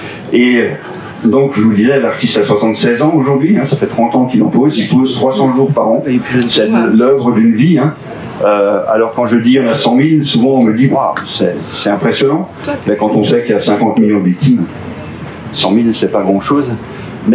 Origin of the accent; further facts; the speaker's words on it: France; Je connais, je suis français.